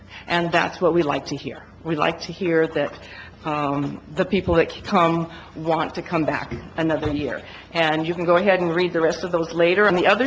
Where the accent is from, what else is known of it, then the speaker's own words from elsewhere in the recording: Othello, Washington, United States; "Oh, I'm from Othello."